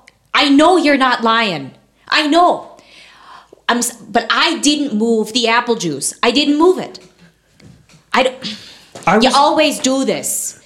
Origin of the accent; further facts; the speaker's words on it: Florida, United States; also born or lived in Texas; Mostly South Florida and Texas.